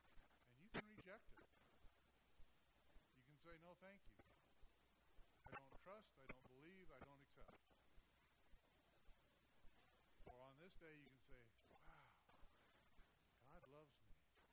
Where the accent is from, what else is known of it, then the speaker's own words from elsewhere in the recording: Arizona, United States; I'm from Arizona. We talk about the Grand Canyon there.